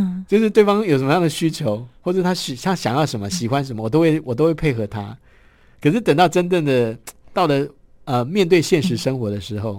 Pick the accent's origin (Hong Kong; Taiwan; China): Taiwan; 他是中间一位是我们台湾人啊